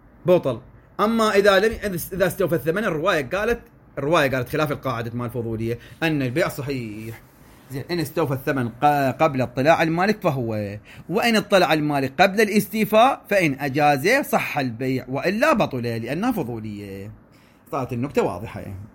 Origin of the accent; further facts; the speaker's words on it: Iraq; عندنا بالعراق